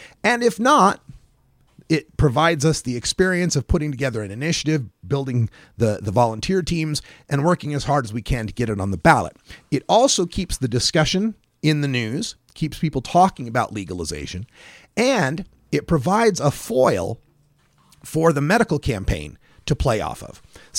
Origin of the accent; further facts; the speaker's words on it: Idaho, United States; Today we're taking a focus on the state of Idaho, my home state, that I have returned